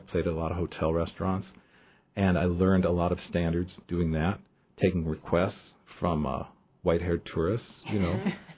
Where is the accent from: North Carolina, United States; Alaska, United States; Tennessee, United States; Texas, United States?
Alaska, United States; Juneau; I'm from Juneau, and, you know, my motto is bloom while you're planted.